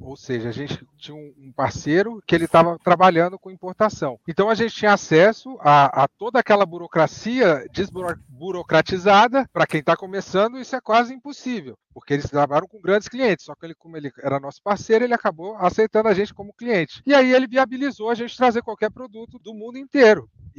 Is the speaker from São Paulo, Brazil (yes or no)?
no; Brasília, Federal District, Brazil; Não, porque lá em Brasília, a gente é de Brasília